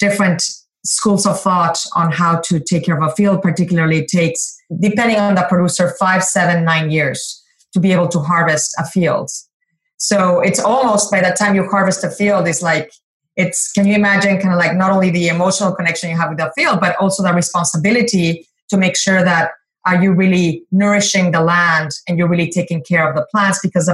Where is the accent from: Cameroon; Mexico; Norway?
Mexico; English is a second language; Growing up in Mexico, tequila is part of our social fabric.